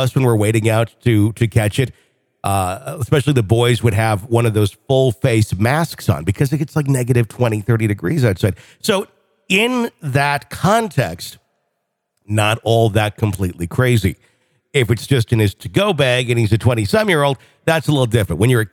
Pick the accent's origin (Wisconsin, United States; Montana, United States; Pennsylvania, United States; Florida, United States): Wisconsin, United States; I'm from Wisconsin. It gets very cold in winter.